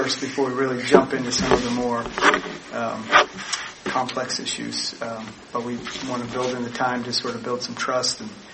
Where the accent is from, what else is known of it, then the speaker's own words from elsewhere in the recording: Tremont, Maine, United States; I actually grew up in Maine. I grew up on Desert Island in the little town of Tremont, which is the backside of Mount Desert Island